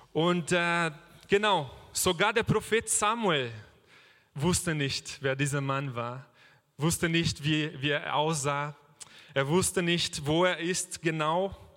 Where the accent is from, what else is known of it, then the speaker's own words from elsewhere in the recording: Brazil; German is a second language; Übrigens, ich komme aus Brasilien, das habe ich vergessen zu sagen.